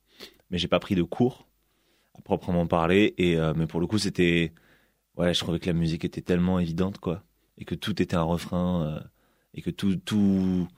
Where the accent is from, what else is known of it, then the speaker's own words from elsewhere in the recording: Nanterre, Île-de-France, France; now in Paris, France; Je suis originaire de Nanterre dans le 92.